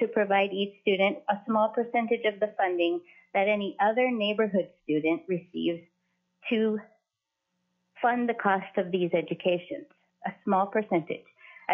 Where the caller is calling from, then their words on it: Wasilla, Alaska, United States; I am calling from Wasilla.